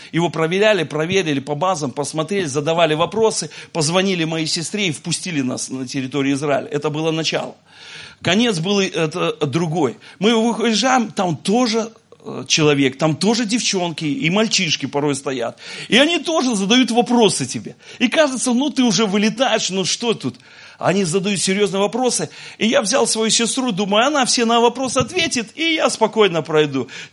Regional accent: Belarus; Я говорю: я из Беларуси

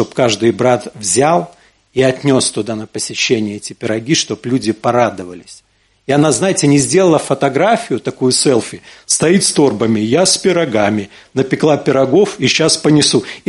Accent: Belarus; мы, белорусы, сами по себе, да, скромные люди.

